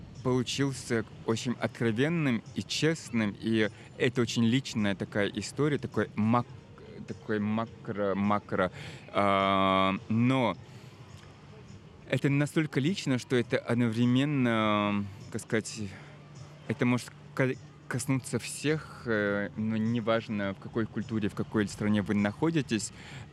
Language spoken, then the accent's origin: Russian; Chechnya, Russia; мне было легче быть частью, потому что я часть общины, я чеченец, так что они были даже рады